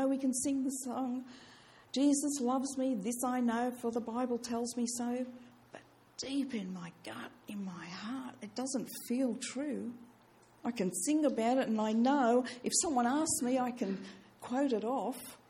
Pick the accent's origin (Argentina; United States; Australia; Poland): Australia; moved away as an adult; I came over from Australia. I was 39 at the time.